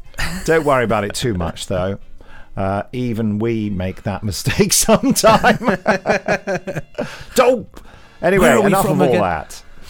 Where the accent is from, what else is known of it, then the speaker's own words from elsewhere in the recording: Australia; Now, as an Australian listener, this got me thinking, Christ Kind? I've lived in Australia my whole life and never heard anyone say Christ Kind.